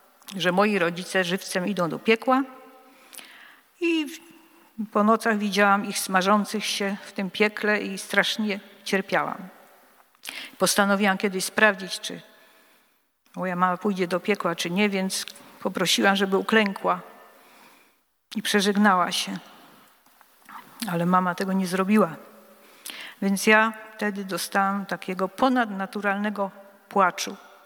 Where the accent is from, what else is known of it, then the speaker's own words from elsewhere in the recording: Wrocław, Lower Silesian Voivodeship, Poland; ja się urodziłam we Wrocławiu. Niedaleko stąd mieszkałam, na pięknej ulicy Jarzębinowej, w takim domu specyficznym.